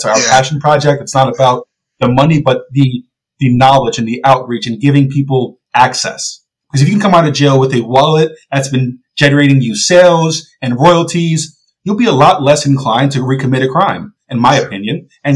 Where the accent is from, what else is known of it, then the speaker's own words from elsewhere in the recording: New York City, New York, United States; We are both from New York City, particularly the Bronx.